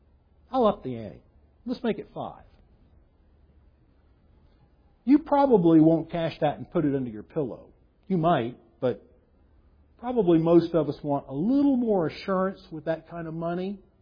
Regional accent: United States; born there; The fact that I was born in America and knew about church and knew about Jesus

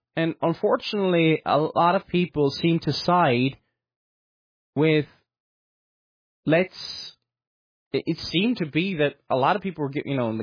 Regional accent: the South, United States; I grew up in the South. The opinion of him is kind of different down South.

